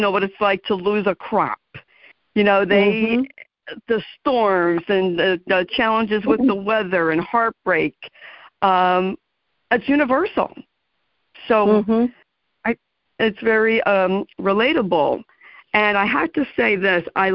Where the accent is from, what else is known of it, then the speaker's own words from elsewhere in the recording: New Jersey, United States; I'm from New Jersey, Helen, so I don't know about tenant farming or homesteaders.